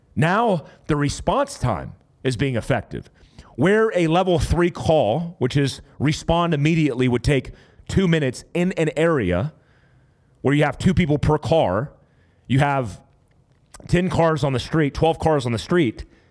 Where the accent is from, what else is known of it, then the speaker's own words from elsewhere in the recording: Fort Ord, California, United States; born there; I was born in Fort Ord, California, which is Monterey.